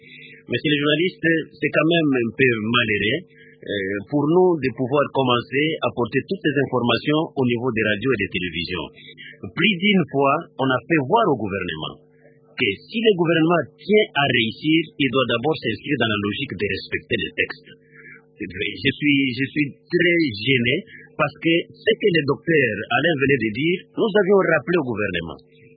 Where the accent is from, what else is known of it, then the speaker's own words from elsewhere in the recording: Kinshasa, DR Congo; moi, je suis un Congolais en tout et pour tout. Je bois l'eau de la Régie des Eaux. Je me fais soigner à un hôpital à côté de chez moi. Je me fais soigner à Kingasani-Asuka.